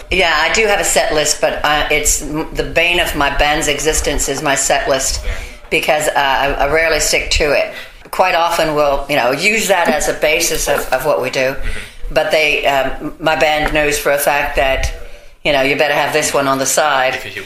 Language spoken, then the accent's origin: English; California, United States; I came from California, and I was a teenager